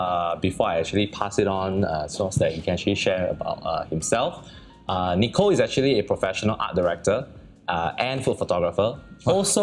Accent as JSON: {"language": "English", "country": "Singapore", "said": "Then I realized that, hey, we are both actually from Singapore."}